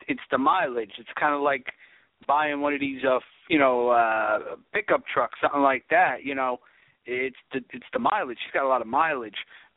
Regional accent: New York, United States; I'm from the New York area, and the perception of Philly in the New York area is not good.

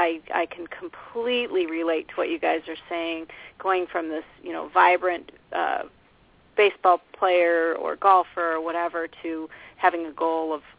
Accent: Tahoe, United States; now in Maine, United States; And I'm from Tahoe. I moved here to Maine from Tahoe, so it's resonating with me.

